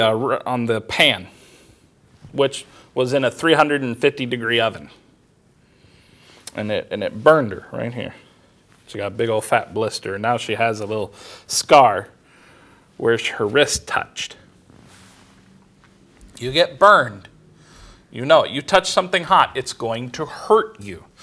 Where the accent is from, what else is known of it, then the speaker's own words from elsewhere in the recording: California, United States; I used to go barefoot all the time when I was growing up in California because it was never really cold.